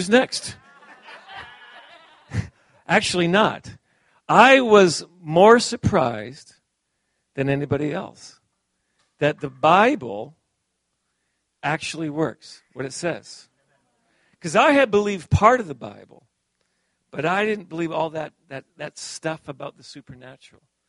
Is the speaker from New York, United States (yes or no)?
yes; New York City, New York, United States; also born or lived in Canada; because I'm Canadian, but I was raised in New York City.